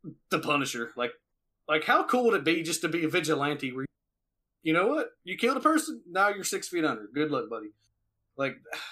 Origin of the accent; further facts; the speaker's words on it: Southern United States, United States; I didn't want to lose any credibility as a Southerner, you know.